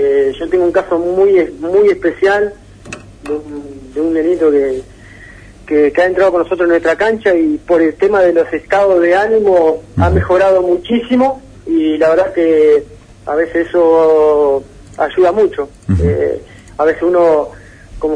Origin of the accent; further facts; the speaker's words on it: Uruguay; now in Santa Fe, Argentina; porque no digamos que yo soy uruguayo, la vengo a pelear y a remar acá